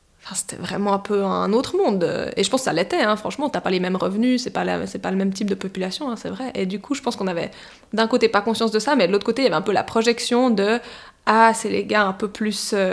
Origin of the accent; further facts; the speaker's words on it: Gland, Vaud, Switzerland; de l'école enfantine jusqu'à la fin du gymnase, j'habitais à Gland. Je suis allée à l'école au Perreret et ensuite à Grandchamp pour l'école secondaire. Et voilà, ensuite je suis partie de Gland dès que j'ai pu.